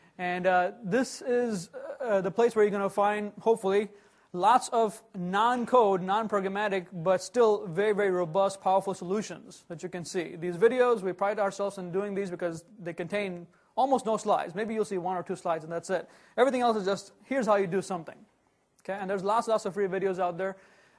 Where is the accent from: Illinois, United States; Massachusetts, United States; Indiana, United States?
Illinois, United States; Chicago; I'm from Chicago, United States, and I work at SharePoint-videos.com